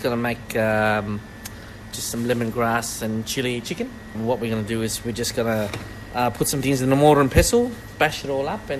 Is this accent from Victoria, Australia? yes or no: yes; Melbourne, Victoria, Australia; also born or lived in Malaysia / Tasmania; now in Northern Territory, Australia; I grew up in Melbourne, yeah. I was born in Malaysia, refugee camp. I was there for 4 months, just after the war there.